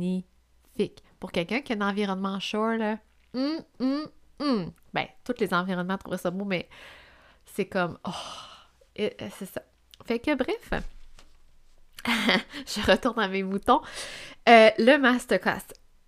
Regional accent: Quebec, Canada; Je viens de la Beauce.

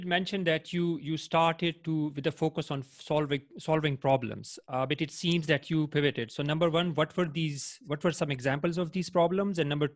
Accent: Peshawar, Khyber Pakhtunkhwa, Pakistan; I met him a few years ago in my hometown Peshawar at DYS, the Digital Youth Summit

